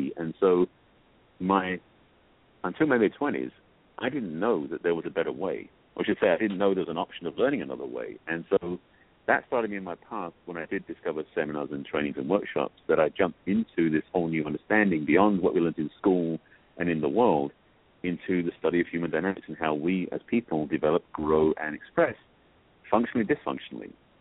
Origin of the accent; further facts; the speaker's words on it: England, United Kingdom; I grew up in England, that's where I'm from, hence the accent.